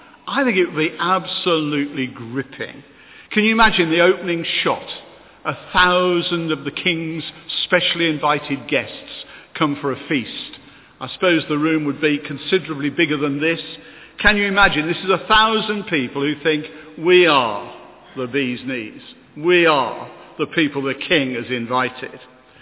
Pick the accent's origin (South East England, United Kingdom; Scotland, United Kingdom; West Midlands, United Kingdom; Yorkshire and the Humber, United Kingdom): West Midlands, United Kingdom; Wolverhampton; I come from Wolverhampton, so I have to say Belshazzar